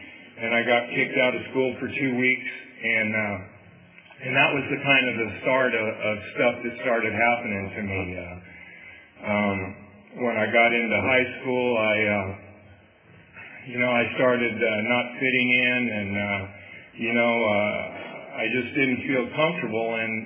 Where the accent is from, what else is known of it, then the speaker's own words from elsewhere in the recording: Madera, California, United States; I grew up in Madera. I'm a fourth generation Maderan. I came from a good family